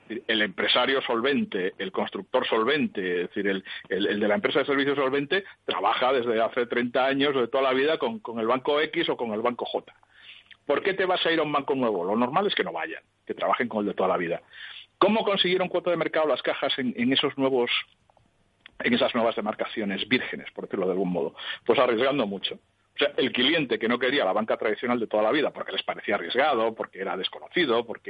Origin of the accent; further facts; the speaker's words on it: Lugo, Galicia, Spain; yo que soy de Lugo y alardeo mucho de eso, aunque no soy de Lugo practicante